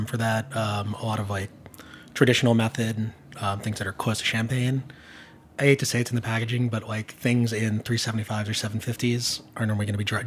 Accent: Long Island, New York, United States; I'm from Long Island, so this is hardcore white trash inside of me

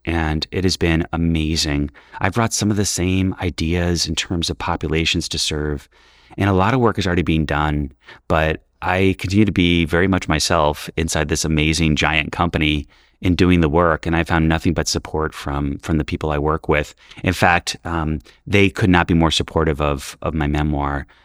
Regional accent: New York City, New York, United States; I grew up in New York City in the 80s where we were in shelters

